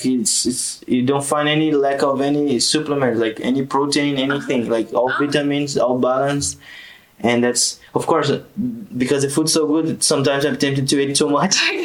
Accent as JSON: {"language": "English", "country": "Brazil", "second_language": "English", "lives_now": "Tunisia", "said": "I'm from Brazil."}